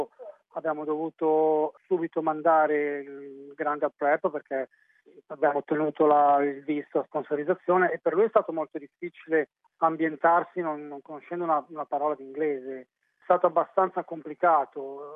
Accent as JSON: {"language": "Italian", "town": "Milan", "region": "Lombardy", "country": "Italy", "tie": "born or raised there", "lives_now": "Brisbane, Australia", "said": "Noi siamo di Milano, siamo genitori meridionali, trasferiti al nord per lavoro e noi siamo cresciuti a Milano, entrambi e mia moglie, lei prima a Torino, poi trasferita a Milano dopo."}